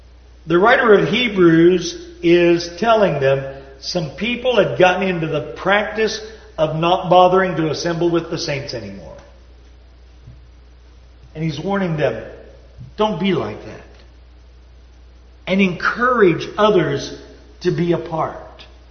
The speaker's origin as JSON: {"language": "English", "region": "Upper Ohio Valley", "country": "United States", "tie": "born or raised there", "said": "where I grew up in the Upper Ohio Valley."}